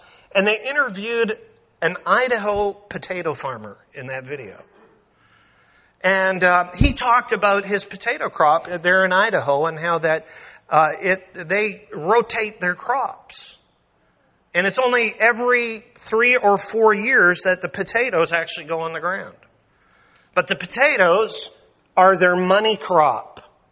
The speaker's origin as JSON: {"language": "English", "country": "Canada", "said": "Now, I'm Canadian."}